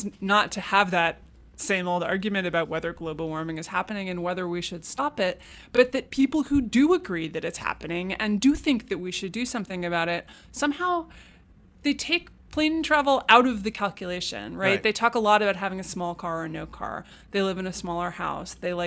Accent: Manhattan, New York, United States; Well, I grew up in Manhattan

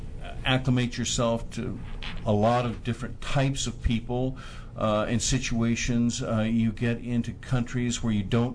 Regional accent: Evanston, Illinois, United States; born there; also born or lived in West Virginia / Rome, Italy; I was born in Evanston, Illinois, and moved for a very short while to West Virginia, where there was Island Creek Coal Company. And then from there, we moved to Rome, Italy

